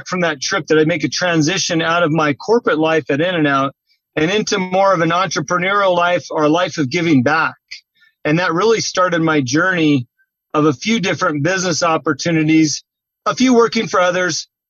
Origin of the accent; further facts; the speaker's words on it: California, United States; As you know, being a Californian, the menu's super basic, hamburgers and fries